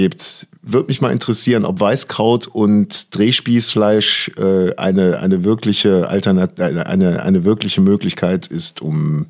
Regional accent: Cologne, North Rhine-Westphalia, Germany; als Kölner bleibst du ja nur in deinem Viertel. Du verlässt ja eh nicht dein Viertel Ehrenfeld.

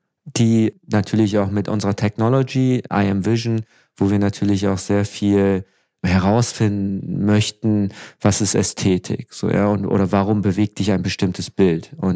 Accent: Düsseldorf, North Rhine-Westphalia, Germany; Und ich komme aus Düsseldorf

